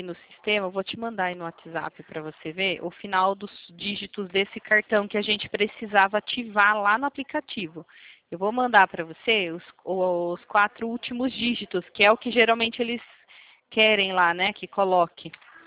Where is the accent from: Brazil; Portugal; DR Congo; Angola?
Brazil; Itatiba, São Paulo; Eu sou aqui de Itatiba, São Paulo.